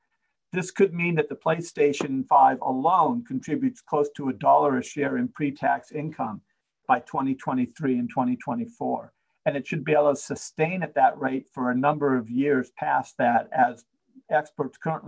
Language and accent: English; Seattle, Washington, United States; They actually even own a Call of Duty franchise in my hometown of Seattle.